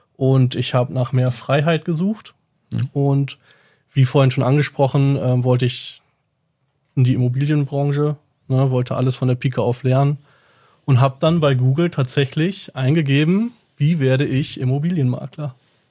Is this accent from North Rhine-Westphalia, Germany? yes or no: yes; Stadtlohn, North Rhine-Westphalia, Germany; ich bin in Stadtlohn geboren und aufgewachsen, habe da auch die Realschule gemacht